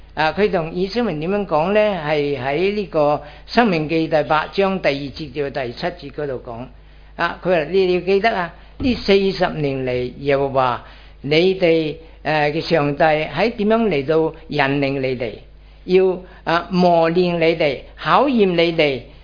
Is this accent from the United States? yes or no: no; Chaozhou, Guangdong, China; Cantonese is a second language; also born or lived in Hong Kong / United Kingdom; 可能大家唔知道我係潮州人嚟嚇，近嚟學喺廣東話喺香港學嘅，去到英國咧就係講英文